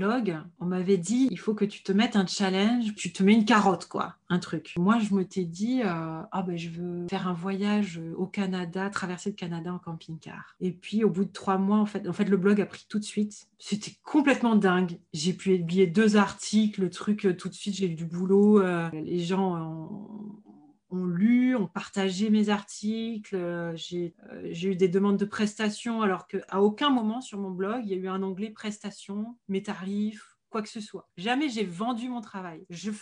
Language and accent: French; Nouvelle-Aquitaine, France; Et après, j'ai grandi au Pays Basque essentiellement. Puisqu'on est revenu, mes parents avaient acheté une maison au Pays Basque